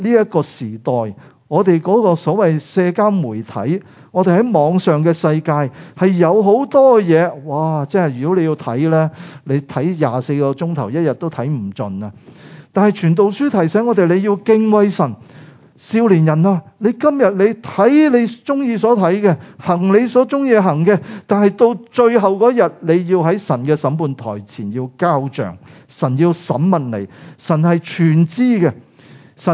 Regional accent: China; 我哋中国人造字好有意思，係咪？

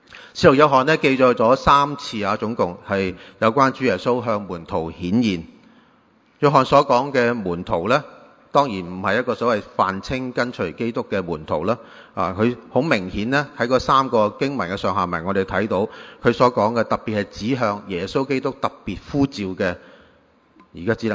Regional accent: Guangdong, China; 所以呢用我们广东人讲就是风声紧

